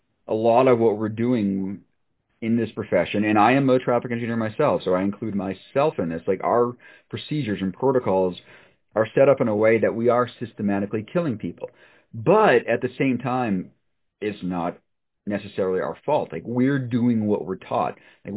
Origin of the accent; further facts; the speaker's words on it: Watertown, Massachusetts, United States; I grew up in Watertown, Massachusetts, and as a kid, I could walk or bike all over town.